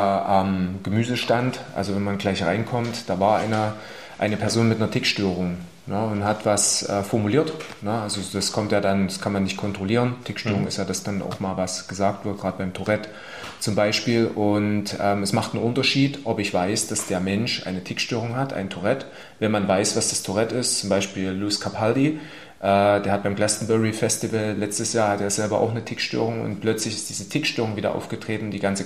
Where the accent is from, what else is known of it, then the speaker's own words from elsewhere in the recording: Saxony, Germany; ich komme ja auch aus dem Erzgebirge